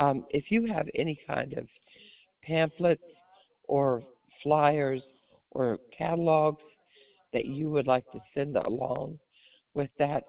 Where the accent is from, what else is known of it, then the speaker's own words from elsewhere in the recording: Germany; now in United States; even though I came from Germany.